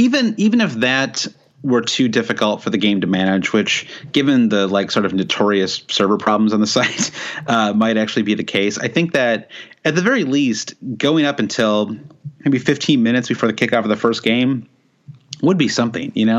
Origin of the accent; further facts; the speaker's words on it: United States; as an American, too